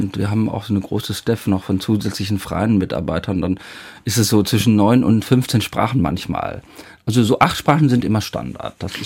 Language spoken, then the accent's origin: German; North Rhine-Westphalia, Germany; Leute aus meiner Heimat am Niederrhein oder hier oben in Norddeutschland